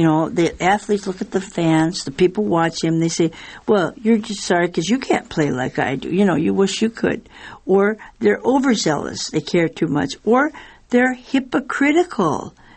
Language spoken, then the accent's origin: English; Washington, United States; and I'm from Washington State, and they were people I went to high school